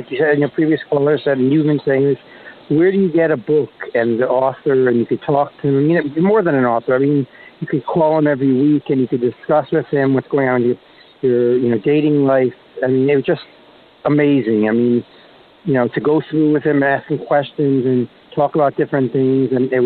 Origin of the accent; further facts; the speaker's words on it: Chicago, Illinois, United States; I'm 43 years young. I'm from Chicago.